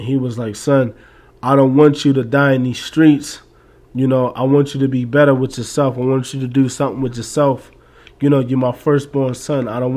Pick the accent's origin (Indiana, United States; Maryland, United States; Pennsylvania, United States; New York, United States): Pennsylvania, United States; Philadelphia; I'm from Philly. I'm from North Philly. I'm from SMS, Strawberry Mansion section.